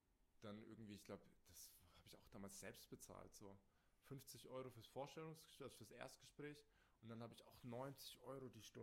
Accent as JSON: {"language": "German", "town": "Rimbach", "country": "Germany", "said": "bin da bei uns in Rimbach, wo ich herkomme, da gibt es so einen kleinen Sportpark"}